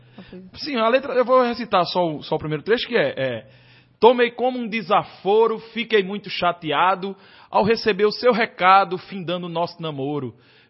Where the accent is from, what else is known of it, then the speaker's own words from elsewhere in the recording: Camalaú, Paraíba, Brazil; Então é nesse ambiente que a gente nasceu, que a gente cresceu, né? Eu particularmente sou de Camalaú e é uma região muito rica